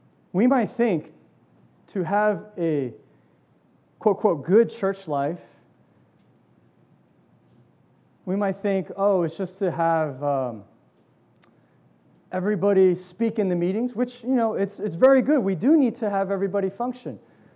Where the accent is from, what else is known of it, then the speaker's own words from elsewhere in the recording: New Jersey, United States; I grew up in New Jersey. My parents, they were one of the first few to meet, first in Piscataway, then, you know, moved to Edison.